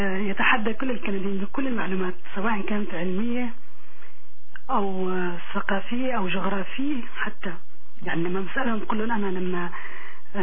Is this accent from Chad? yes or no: no; Syria; moved away as an adult; now in Canada; احنا دبلوميات سوريين جايين لهون وعم ندرس، درسنا بالجامعة هون حقيقة